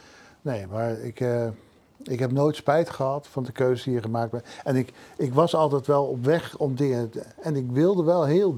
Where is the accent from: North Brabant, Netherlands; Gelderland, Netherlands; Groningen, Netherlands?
Gelderland, Netherlands; Arnhem; Ik kom uit Arnhem, ja.